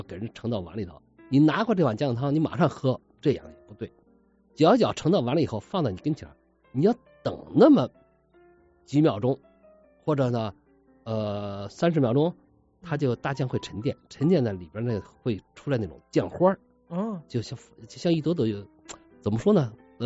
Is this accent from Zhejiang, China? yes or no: no; Guangdong, China; 你知道吧，咱们广东人管它叫蟹，北方人叫蛤蜊